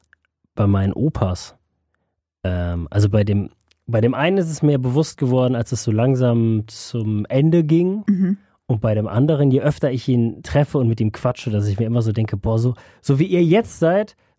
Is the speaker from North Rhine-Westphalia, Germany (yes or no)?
yes; Düsseldorf, North Rhine-Westphalia, Germany; Naja, ich verbinde mit meiner Heimatstadt, also mit Düsseldorf, halt viel meine Familie, ne? Die Altstadt.